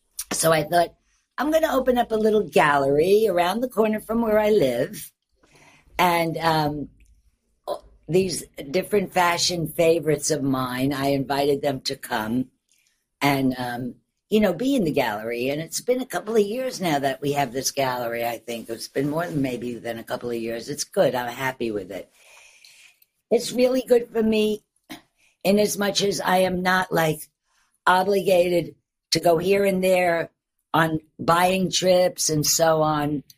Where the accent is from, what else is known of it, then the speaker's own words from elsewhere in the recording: Queens, New York, United States; also born or lived in Manhattan; I was born in Manhattan. And when I was about, I don't know, maybe, I don't know, 10 years old, I'll say. I can't remember. We moved out to Queens.